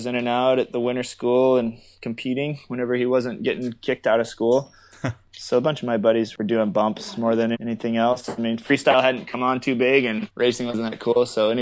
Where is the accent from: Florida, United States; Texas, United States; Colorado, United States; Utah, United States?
Utah, United States; Park City; So we grew up skiing in Park City and still ski with my parents a bunch.